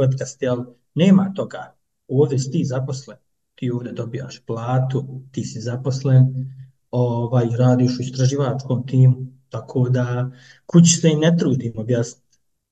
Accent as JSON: {"language": "Bosnian", "town": "Sarajevo", "region": "Federation of Bosnia and Herzegovina", "country": "Bosnia & Herzegovina", "tie": "born or raised there", "moved": "yes", "said": "familije koja je ono izbjegla isto iz Sarajeva, 95. 96. Tako da ja imam u stvari, moj rodni grad je imaginaran, on ne postoji."}